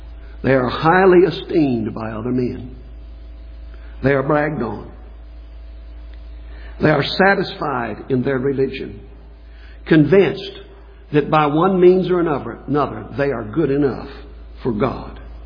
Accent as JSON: {"language": "English", "region": "West Virginia", "country": "United States", "said": "I come from West Virginia. And particularly in my childhood, the folks down in southern West Virginia coal fields, there was a lot of poor people down there."}